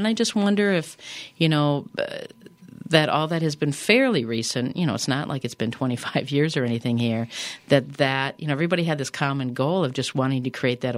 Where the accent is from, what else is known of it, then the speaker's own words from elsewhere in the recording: Wisconsin, United States; I grew up in Wisconsin.